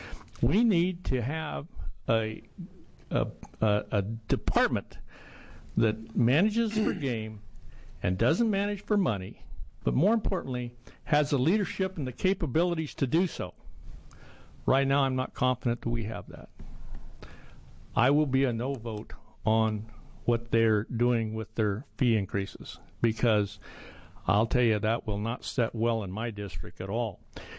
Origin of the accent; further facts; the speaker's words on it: Oregon, United States; I've been very critical of this department because I grew up in Oregon. I've been hunting since I was just a young fellow.